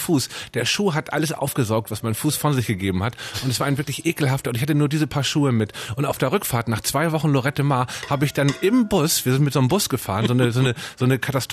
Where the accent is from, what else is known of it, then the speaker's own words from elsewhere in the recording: Hamburg, Germany; aus der nordischen Stadt Hamburg, aus meiner Heimat natürlich.